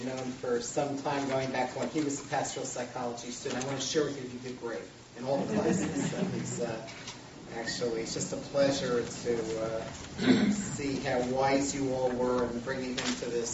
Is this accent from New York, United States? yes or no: yes; Far Rockaway, New York, United States; I grew up in Far Rockaway. I grew up right in this neighborhood.